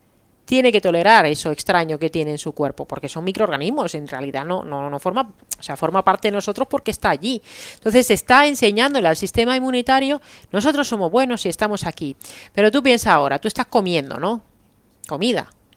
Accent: Karelia, Finland; yo soy de Karelia, de la Karelia finlandesa, y hay una Karelia en Rusia y una Karelia en Finlandia

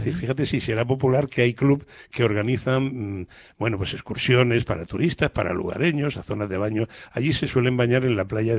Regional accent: Murcia, Region of Murcia, Spain; Y varias veces, y soy de Murcia, o sea, que no es que sea precisamente yo un esquimal o un lapón, ¿no?

